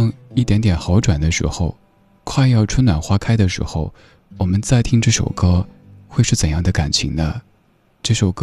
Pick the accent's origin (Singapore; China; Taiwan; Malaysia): China; 我们中国人性格偏内敛